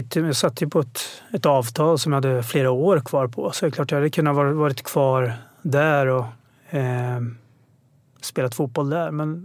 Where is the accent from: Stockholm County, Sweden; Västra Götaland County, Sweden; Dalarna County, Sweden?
Stockholm County, Sweden; Stockholm; born there; att jag var född i Stockholm